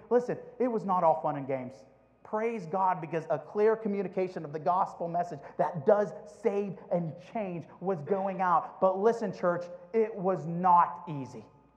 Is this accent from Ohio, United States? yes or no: yes; Youngstown, Ohio, United States; born there; he found out that I was born in Youngstown, Ohio.